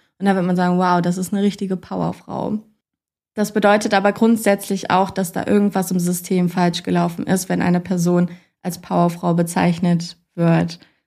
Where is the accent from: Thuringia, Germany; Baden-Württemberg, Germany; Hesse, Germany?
Hesse, Germany; Kassel; ich komme eigentlich aus Kassel.